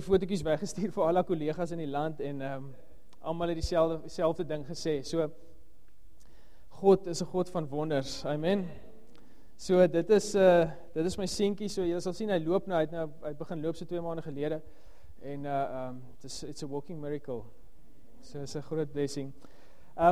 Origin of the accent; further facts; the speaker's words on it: Tulbagh, Western Cape, South Africa; En ek is 'n Bolander, ek het in Tulbagh groot geraak, wat die ander kant is.